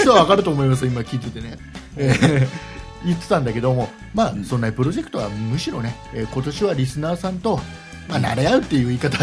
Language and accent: Japanese; Chiba, Japan; 千葉県、僕の地元千葉県が意外とね